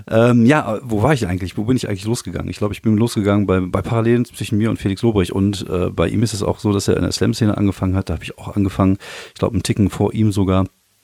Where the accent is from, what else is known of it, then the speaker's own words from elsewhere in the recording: Germany; also born or lived in France; Und auch als Deutscher in Frankreich war es halt schon so, dass man damit mit Antipathien zu kämpfen hatte und auch ich hatte damit zu kämpfen.